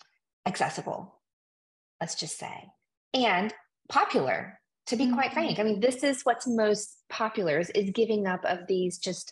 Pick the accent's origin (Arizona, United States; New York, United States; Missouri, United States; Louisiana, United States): Louisiana, United States; I mean, I'm from Louisiana.